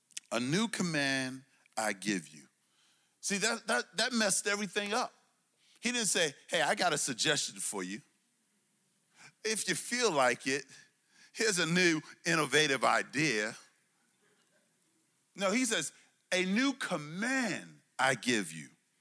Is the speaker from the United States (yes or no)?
yes; Brooklyn, New York, United States; I'm from Brooklyn, New York. That's my hometown for my fellow New Yorker. That's my hometown, all right? Bed-Stuy